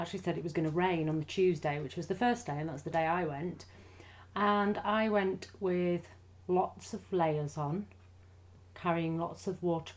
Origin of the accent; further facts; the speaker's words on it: Harrogate, Yorkshire and the Humber, United Kingdom; I'm from Harrogate. I've grown up with the Great Yorkshire Show